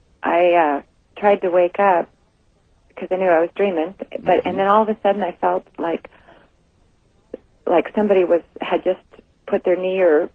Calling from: Wenatchee, Washington, United States; Hi, I'm calling from Wenatchee.

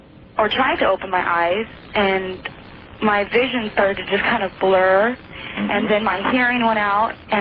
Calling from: Portland, Oregon, United States; Portland, Oregon.

